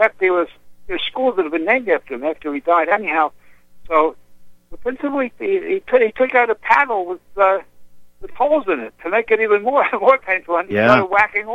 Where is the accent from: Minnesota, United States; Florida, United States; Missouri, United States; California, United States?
Florida, United States; Orlando; also born or lived in Brooklyn, New York; So I actually grew up in Central Florida, in Orlando, the Orlando area.